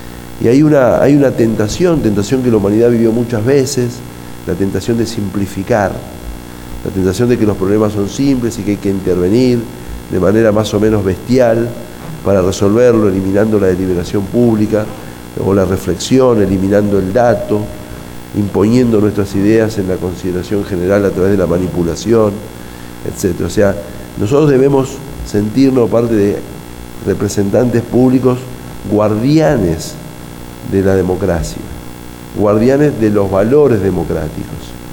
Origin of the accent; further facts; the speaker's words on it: Wilde, Buenos Aires Province, Argentina; born there; Y yo, cuando nací en Wilde era una ciudad industrial hace 40 años